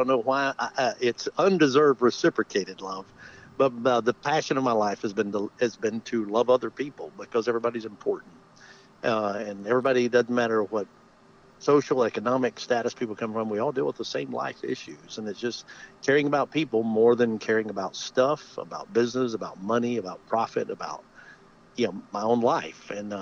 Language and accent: English; Hendersonville, North Carolina, United States; the western part of the state. You know, we used to consider that to be the other end of I-26. So, So born and raised in Hendersonville.